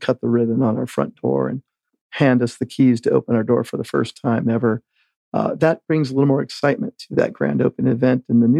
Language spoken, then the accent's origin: English; Arizona, United States; Sure. As you know, I grew up in Arizona.